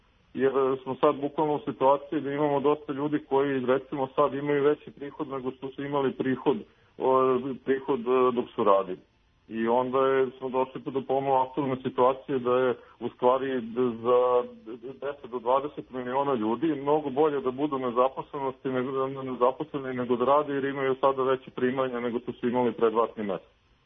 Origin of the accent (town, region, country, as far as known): Serbia